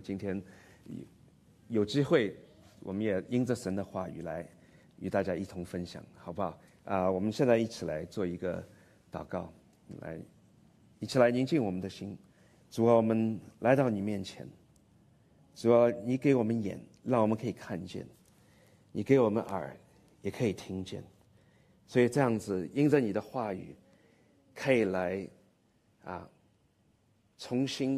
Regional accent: Shanghai, China; born there; 我在上海出生差不多30年了，出来很长时间

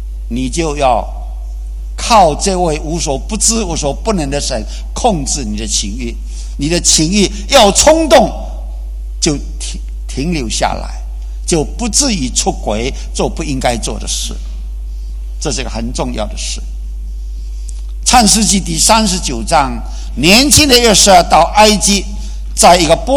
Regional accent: Putian, Fujian, China; 我们妈祖那个林梦娘是我们兴化人呢

